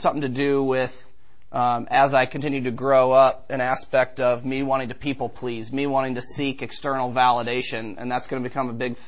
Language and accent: English; St. Louis, Missouri, United States; I am 35 years old. I have been sober for 18 months. And I grew up in St. Louis, Missouri. Typical Midwestern family.